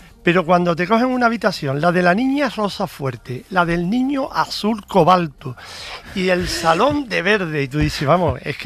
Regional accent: El Puerto de Santa María, Andalusia, Spain; Yo soy del Puerto Santa María, Cádiz.

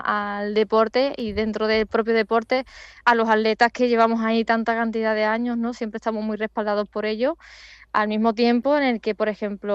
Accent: Dos Hermanas, Andalusia, Spain; entre mi barrio, mi pueblo de dos hermanas y el Bilbao

